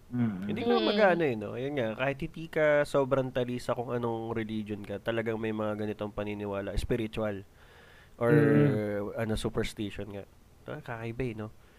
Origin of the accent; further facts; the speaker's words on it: Quiapo, Metro Manila, Philippines; Marami nun sa Quiapo eh, laking Quiapo ako eh.